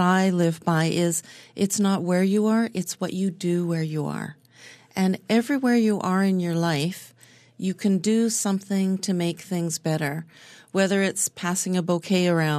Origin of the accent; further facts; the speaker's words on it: Canada; born there; thank God I was born in Canada